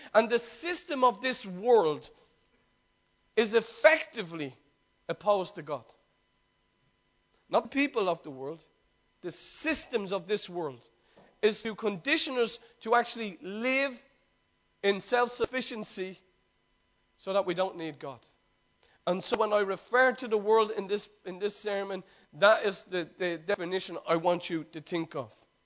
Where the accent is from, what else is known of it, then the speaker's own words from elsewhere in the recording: United States; when I grew up in Dalton's Barn, whether it was spoken or not